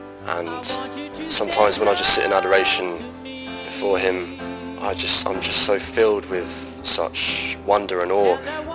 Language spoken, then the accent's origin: English; Brighton, South East England, United Kingdom; I'm 18 and I'm from Brighton.